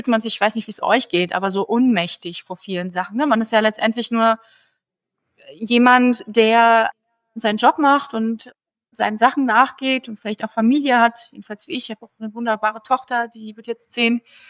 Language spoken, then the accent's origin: German; Germany; ich bin halt in Deutschland geboren, das ist ja schon ein Privileg.